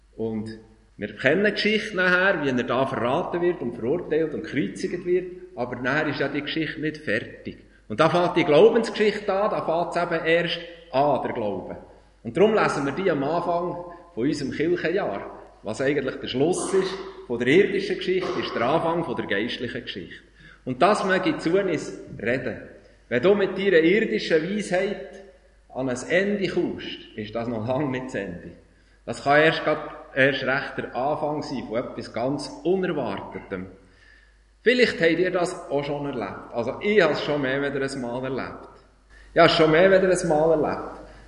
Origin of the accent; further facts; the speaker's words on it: Bern, Switzerland; Und da, weit da in der Brienzersee und mein Heimatdorf.